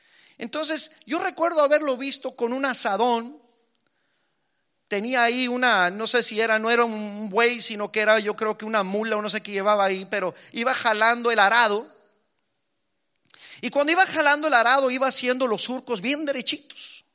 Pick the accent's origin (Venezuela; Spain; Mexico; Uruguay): Mexico; Monterrey, Nuevo León; yo crecí en Monterrey, en donde la vida es muy competitiva